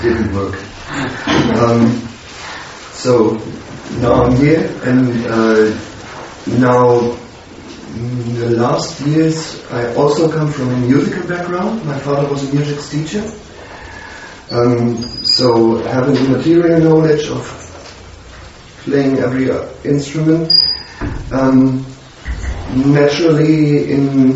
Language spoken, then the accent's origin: English; Hanover, Lower Saxony, Germany; English is a second language; I'm coming from Hanover, Germany.